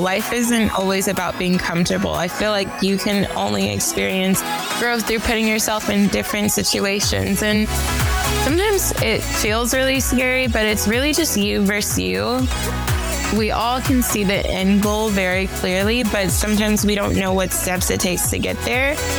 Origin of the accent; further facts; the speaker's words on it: California, United States; Today I'm currently in Minnesota. I am born and raised in California.